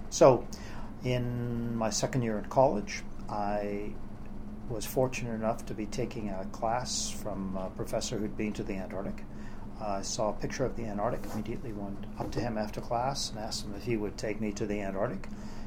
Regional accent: Scotland, United Kingdom; moved away; also born or lived in England / New York City; I grew up originally in Scotland and then in England.

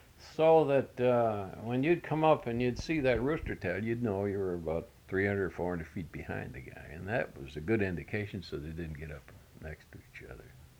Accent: Ireland; Some people, I'm Irish, and I should be superstitious

